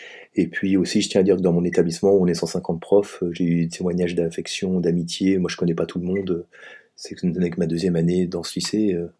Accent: Auvergne-Rhône-Alpes, France; J'ai 51 ans, je suis enseignant. Je suis savoyard d'origine.

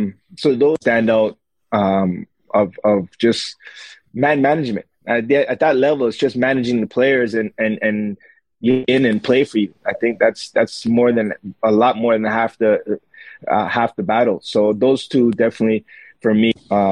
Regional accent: Toronto, Ontario, Canada; because this is my hometown. I want it to be well represented. I didn't like, you know, playing, you know, when you're hearing other guys in leagues, like, man, Toronto, man, Field Stadium sucks.

